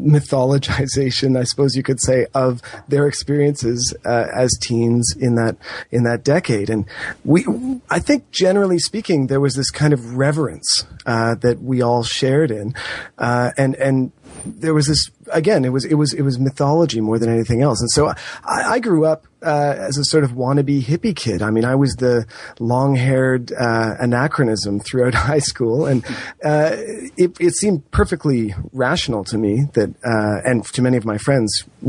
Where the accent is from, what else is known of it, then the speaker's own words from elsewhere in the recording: Toronto, Ontario, Canada; I grew up in Toronto, and I was born in the late 70s, though.